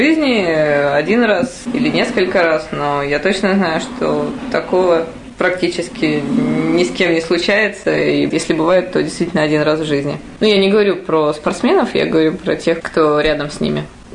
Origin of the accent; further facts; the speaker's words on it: Bishkek, Kyrgyzstan; now in Russia; Так как я уроженка даже не Раменского района, а Средней Азии, Бишкека, я полетела в конце декабря с факелом на родину